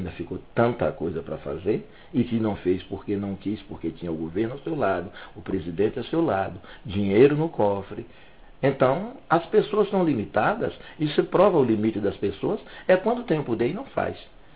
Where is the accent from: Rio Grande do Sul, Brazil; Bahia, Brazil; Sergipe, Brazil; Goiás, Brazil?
Bahia, Brazil; Antônio Cardoso; Nós somos de Antônio Cardoso e meu pai foi lavrador a vida inteira.